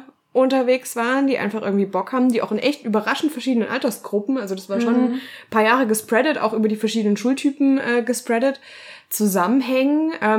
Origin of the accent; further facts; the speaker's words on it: Meißen, Saxony, Germany; Ich komme ja aus Meißen.